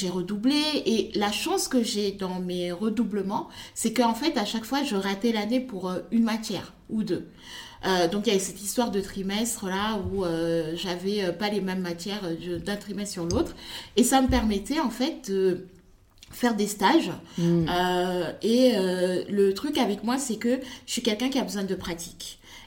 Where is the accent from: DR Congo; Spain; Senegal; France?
Senegal; also born or lived in Congo; je suis née et j'ai grandi au Sénégal, j'ai vécu aussi un peu au Congo, parce que ma maman travaillait aux Nations Unies, donc elle voyageait beaucoup, et du coup, à un moment, on s'est installé au Congo.